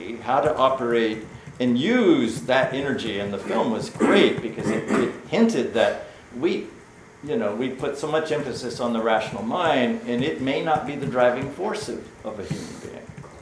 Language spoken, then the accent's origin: English; Texas, United States; I'm a Westerner, I'm an American, I'm a Texan, I'm a male, I have all these things that are part of my unique experience.